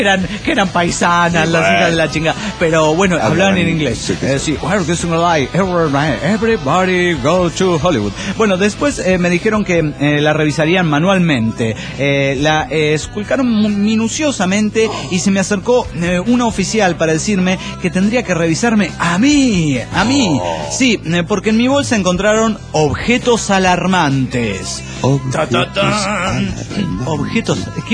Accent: Las Toscas, Santa Fe, Argentina; de las Toscas Santa Fe, Argentina.

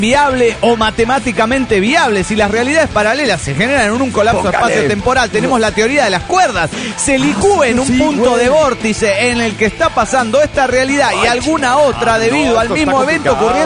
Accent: Mexico City, Mexico; del DF mexicano.

